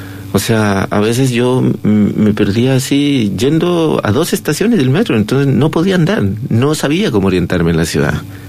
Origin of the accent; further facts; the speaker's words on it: Colombia; moved away; yo nací en el 74, y en el 74 estaba ya la guerra. Yo salí de Colombia y no volví más a Colombia, o sea, no nunca más he vuelto a Colombia